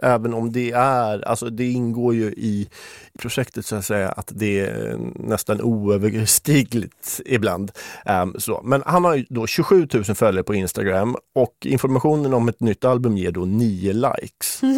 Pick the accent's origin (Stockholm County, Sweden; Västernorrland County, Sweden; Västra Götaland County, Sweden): Stockholm County, Sweden; Stockholm; Jag är från Stockholm.